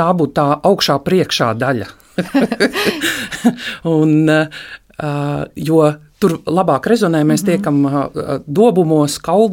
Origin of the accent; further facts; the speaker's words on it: Kurzeme, Latvia; Mēs paši kurzemnieki